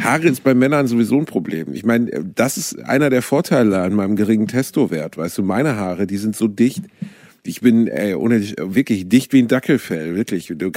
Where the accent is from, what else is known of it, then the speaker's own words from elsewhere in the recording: Germany; ich bin Deutscher, weißt du, ich meine, wenn die sagen Frisur umsonst, dann sag ich sofort ja, natürlich.